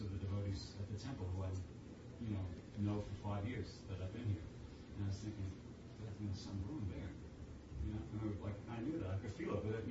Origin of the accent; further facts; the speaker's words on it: United States; This is one thing I like about Australia, that even though I'm an American, I think I have bad karma with Americans or something like that.